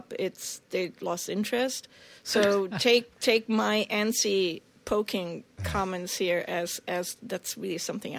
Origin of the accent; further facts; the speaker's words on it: Germany; English is a second language; Yeah, and I'm majorly disadvantaged here because A, I come from Europe, B, I'm really, really impatient.